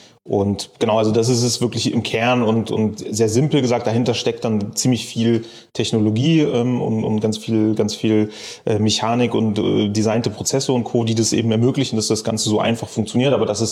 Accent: Bremen, Germany; born there; Also ich habe da in Köln studiert. Ich komme gebürtig eigentlich aus Bremen.

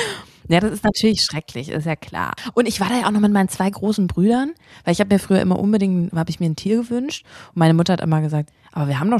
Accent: Reisdorf, Schleswig-Holstein, Germany; im Wildpark, da wo ich herkomme, in Reisdorf, Schleswig-Holstein, ne?

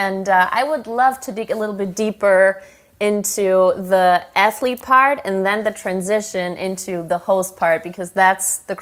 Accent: Germany; English is a second language; I am from Germany

